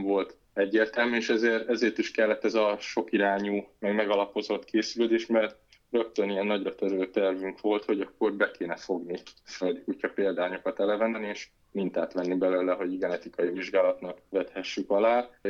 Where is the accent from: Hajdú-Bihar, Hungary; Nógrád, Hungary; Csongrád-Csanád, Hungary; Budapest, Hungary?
Hajdú-Bihar, Hungary; Debrecen; gyerekkoromból ered, mert én debreceni vagyok